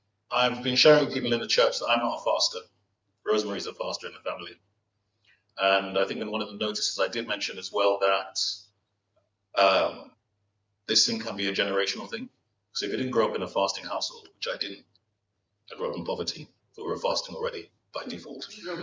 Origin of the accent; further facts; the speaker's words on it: Nigeria; As a Nigerian, I understand exactly what that means.